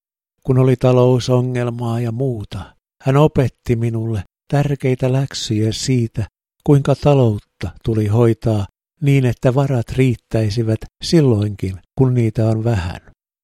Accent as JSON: {"language": "Finnish", "town": "Turku", "region": "Southwest Finland", "country": "Finland", "tie": "born or raised there", "said": "Ja myöhemmin sain sitten kotiseudullani Turussa"}